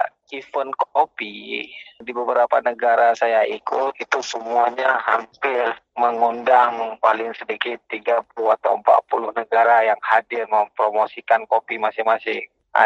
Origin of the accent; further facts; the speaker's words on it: Aceh, Indonesia; kami dari Aceh bisa mempromosikan hasil-hasil pertanian yang ada di Aceh